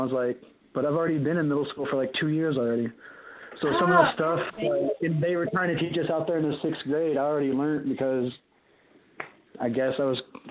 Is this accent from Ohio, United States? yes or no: no; Arizona, United States; Hey, I grew up in Arizona. I made a lot of big burritos.